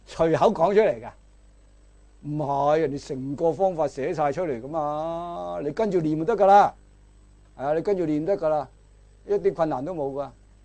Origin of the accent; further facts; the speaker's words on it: China; 我哋中國人講止觀咧，最出色呢個啦